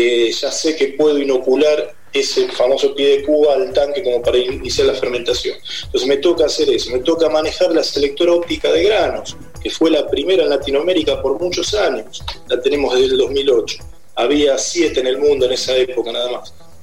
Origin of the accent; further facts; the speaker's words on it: Argentina; Más que somos argentinos, por ahí tendemos a subestimarnos bastante.